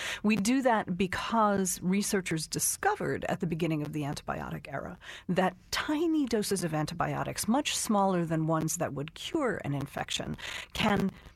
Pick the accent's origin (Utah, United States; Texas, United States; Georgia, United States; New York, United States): Georgia, United States; 1.4 billion of them in my home state of Georgia.